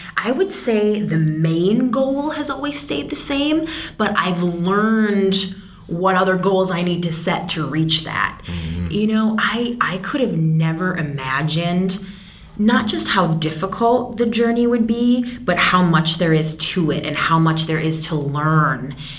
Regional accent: Minnesota, United States; moved away as an adult; now in Los Angeles, United States; I grew up in Minnesota in a very small town, kind of rural, and always just dreamed of palm trees and Hollywood, and every show I watched when I was little, everybody lived in LA, and I just knew this is where I needed to be.

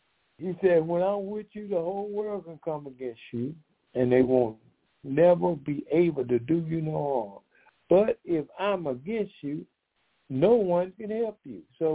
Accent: Decatur, Georgia, United States; We are from Decatur, Georgia.

